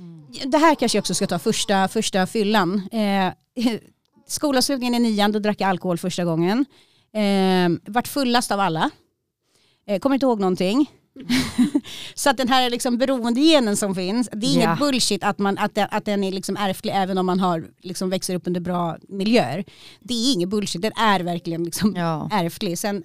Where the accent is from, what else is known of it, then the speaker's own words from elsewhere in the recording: Märsta, Stockholm County, Sweden; i Märsta så finns det villaområden och så där jag växte upp, och så finns det områden som är lite mer ghetto.